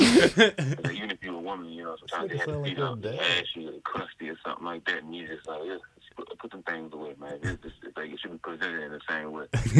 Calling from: Baltimore, Maryland, United States; Good morning. … I'm calling from Baltimore.

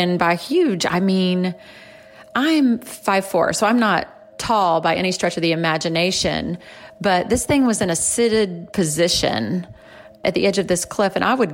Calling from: Florida, United States; I am calling you from Florida

